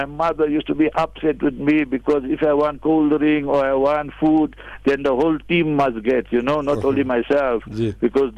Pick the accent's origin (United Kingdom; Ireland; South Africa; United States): South Africa; Heidelberg; You know, I grew up in Heidelberg in the African location. Our shop is still there. Our house is there.